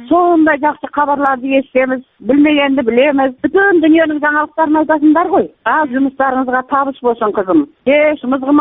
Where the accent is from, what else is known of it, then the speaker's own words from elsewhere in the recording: Kazakhstan; Men Qozog'istondanman o'zim.